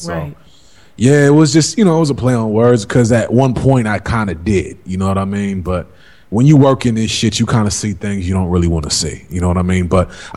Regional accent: Oakland, California, United States; also born or lived in Maryland; I'm originally from Oakland, but I went to school in Maryland.

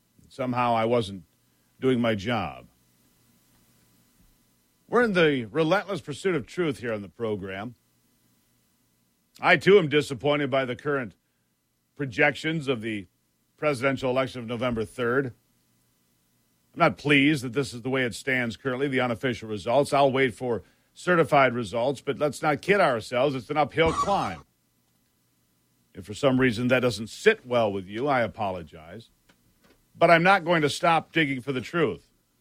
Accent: United States; And it concerns me as an American because I feel like we are lowering the standards of what it takes to be a West Point graduate or an Air Force Academy graduate.

